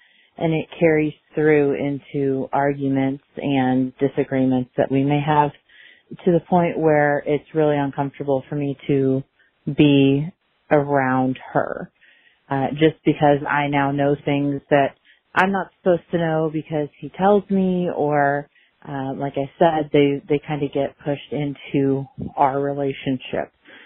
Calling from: Texas, United States; I'm calling from Texas.

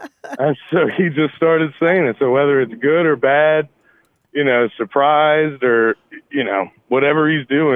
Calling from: Virginia Beach, Virginia, United States; Virginia Beach, Virginia.

